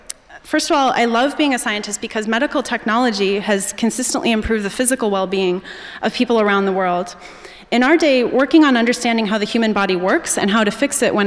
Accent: Indiana, United States; I grew up in Indiana, out in the country. In fact, my brother always teases when people ask, "What city are you from?" He says, "We're not from a city. We grew up on a farm in LaPorte County, Indiana."

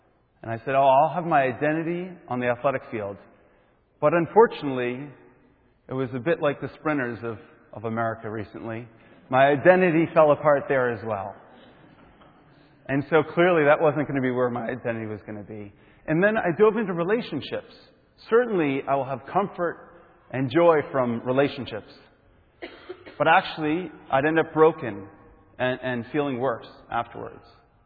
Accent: Hampton Beach, New Hampshire, United States; I grew up in Hampton Beach, New Hampshire, the best beach north of Boston.

